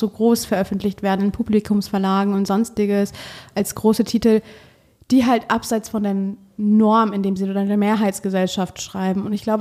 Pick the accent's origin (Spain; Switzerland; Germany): Germany; Cologne, North Rhine-Westphalia; Also ich komme aus Köln